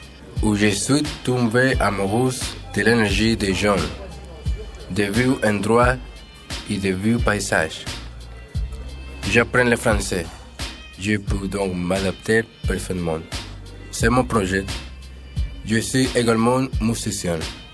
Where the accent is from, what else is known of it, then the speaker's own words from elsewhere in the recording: Mediterranean, Spain; French is a second language; also born or lived in Colombia; now in France; Et je suis né à Colombie. Mais j'habitais en Espagne 20 ans. Je suis né dans le Caraïbes et j'ai grandi dans la Méditerranée.